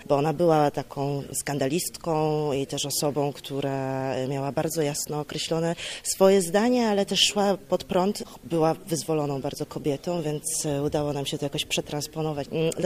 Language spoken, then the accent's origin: Polish; Poznań, Greater Poland Voivodeship, Poland; ja jestem z Poznania. … jestem aktorką gościnną tutaj w Teatrze Polskim w Poznaniu.